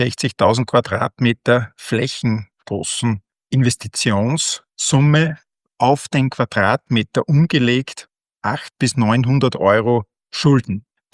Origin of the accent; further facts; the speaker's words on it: Linz, Upper Austria, Austria; Ich komme aus Linz